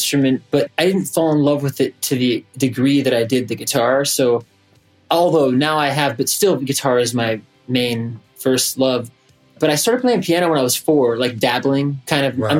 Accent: New York City, New York, United States; The most formative years, I was raised in New York City.

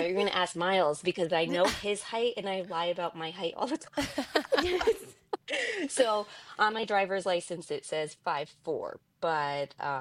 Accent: New York, United States; now in Edmonton, California, United States; So he was with the New York Rangers, and it was, like, dreamy because that was my hometown team.

